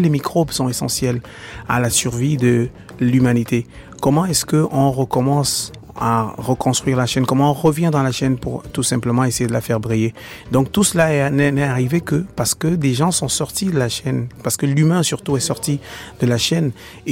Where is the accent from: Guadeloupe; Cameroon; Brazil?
Cameroon; mais également pouvoir nous aujourd'hui en tant que Camerounais, rentrer réellement en contact avec notre histoire